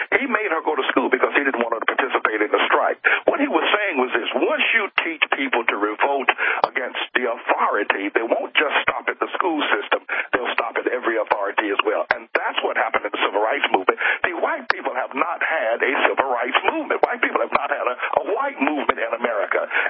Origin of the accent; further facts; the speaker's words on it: the South, United States; now in New York, United States; As you stated, I grew up in the South, I'm now up in New York, and I'm black.